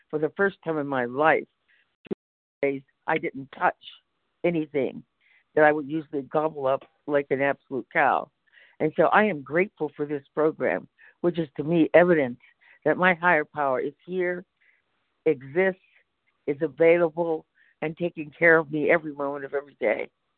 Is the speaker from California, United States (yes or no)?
yes; California, United States; from California, in recovery, praise God.